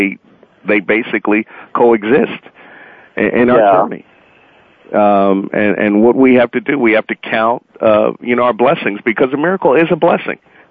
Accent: Phoenix, Arizona, United States; And then you add, you know, my hometown of Phoenix in there with Vegas and everybody

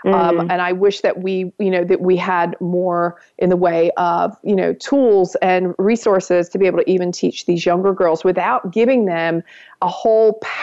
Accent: New York, United States; Well, I'm a New Yorker, honey.

